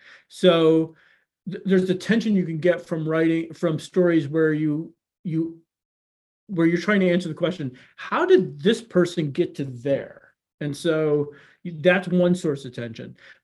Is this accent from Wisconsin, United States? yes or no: no; Chicago, Illinois, United States; And even though, like, I grew up in Chicago